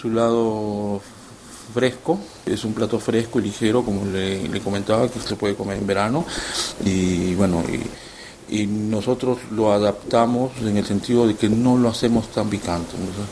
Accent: Lima, Peru; Yo soy de Lima.

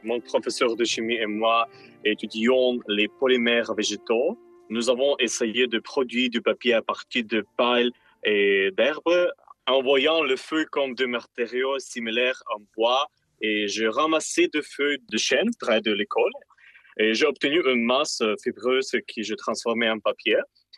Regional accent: Ukraine; Oui, je suis ukrainien

